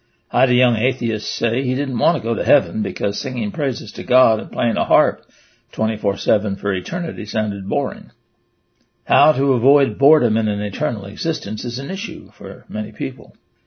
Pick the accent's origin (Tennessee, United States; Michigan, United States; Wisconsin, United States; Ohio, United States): Michigan, United States; In my home state of Michigan, we have towns named Paradise and Hell